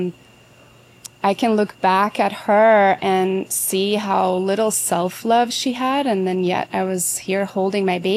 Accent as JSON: {"language": "English", "country": "Belgium", "tie": "born or raised there", "moved": "as an adult", "lives_now": "United States", "said": "Yeah, it was when I was 25. I grew up in Belgium, in Europe."}